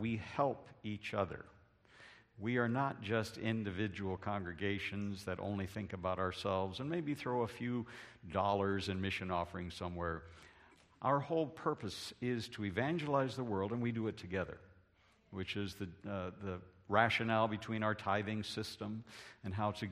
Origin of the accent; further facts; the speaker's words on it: Mountain View, California, United States; the church home where I grew up in Mountain View.